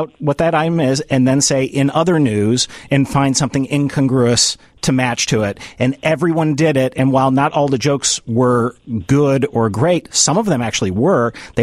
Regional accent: Kenilworth, Illinois, United States; I mean, I grew up in Kenilworth, you know, and while we were probably the, you know, poor people in Kenilworth, it was still Kenilworth.

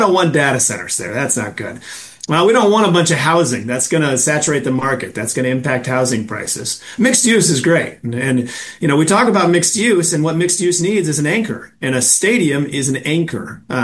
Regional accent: Iowa, United States; I'm from Iowa. When people from Iowa go to a football game, and there are a lot of Bears fans in Iowa, they're not coming for a day.

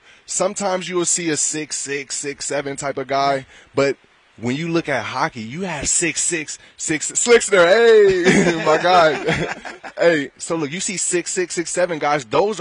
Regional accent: California, United States; now in San Diego, United States; So I'm from the Bay Area, and we got the Sharks out there. Yeah. But I live in San Diego

